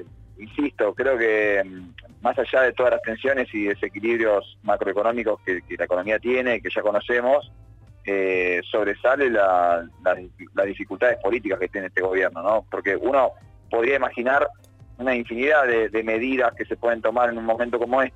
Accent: Argentina; porque yo soy un trabajador argentino

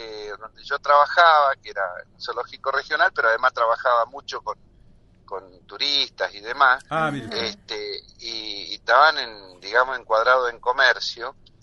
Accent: El Bolsón, Río Negro, Argentina; born or raised there; also born or lived in San Rafael, Mendoza; now in Bariloche, Argentina

